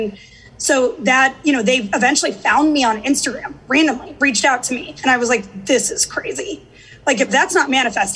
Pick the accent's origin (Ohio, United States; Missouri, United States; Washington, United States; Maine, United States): Missouri, United States; St. Louis; But yeah, so I grew up in St. Louis.